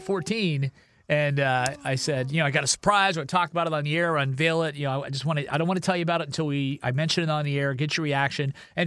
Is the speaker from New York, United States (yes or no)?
no; Ohio, United States; now in Seattle, United States; I'm born and raised in Ohio, I'm a big Pittsburgh Steelers fan